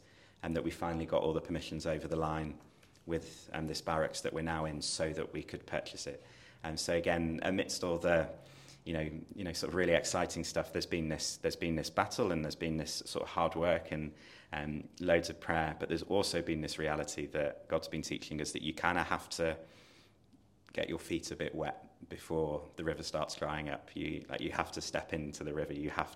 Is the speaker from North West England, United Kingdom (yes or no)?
yes; Manchester, North West England, United Kingdom; me coming home to my hometown of Manchester, where I'd grown up.